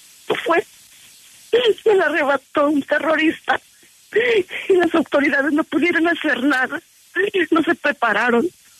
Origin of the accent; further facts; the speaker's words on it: Cuernavaca, Morelos, Mexico; also born or lived in Houston; now in United States; Yo soy de Cuernavaca, Morelos, y yo llegué en el 89, 88. Viví 18 años en Houston